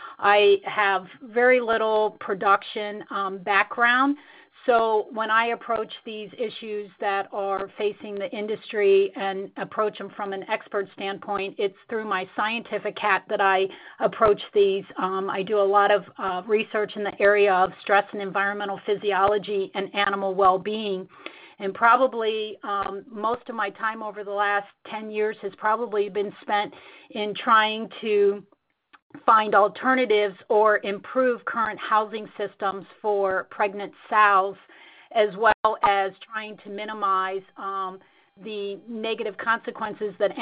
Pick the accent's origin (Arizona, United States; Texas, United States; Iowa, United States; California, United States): Texas, United States; You know, being in Illinois, I grew up in Texas, but being in Illinois, it's very different for me